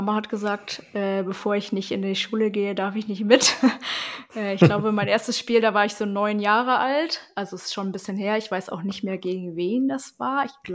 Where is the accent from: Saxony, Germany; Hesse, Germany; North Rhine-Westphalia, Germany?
Saxony, Germany; Leipzig; ich komme aus Leipzig, bin da auch aufgewachsen und mein Papa auch.